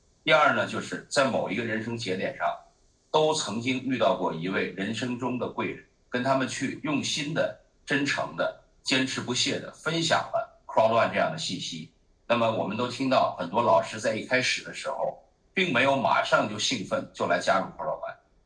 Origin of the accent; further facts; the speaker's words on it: Beijing, China; moved away as an adult; 因为我是来自于北京的一个70年代的人，那这一生啊，经历了在中国创业。也经历了移民海外